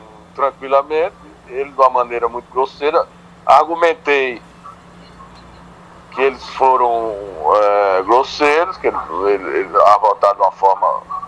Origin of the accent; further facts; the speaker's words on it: Rio de Janeiro, Brazil; sou daqui do Rio, eu faço esse percurso diariamente, semanalmente, toda semana, 3-4 vezes, 5 vezes.